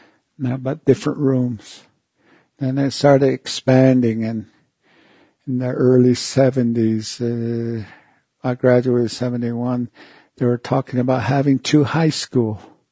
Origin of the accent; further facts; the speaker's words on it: Tuba City, Arizona, United States; I was born and raised in Tuba City, Arizona. I'm a Navajo Indian.